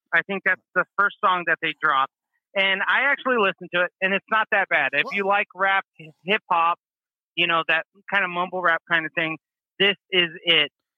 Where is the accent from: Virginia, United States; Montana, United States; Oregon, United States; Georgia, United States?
Oregon, United States; I'm from Oregon.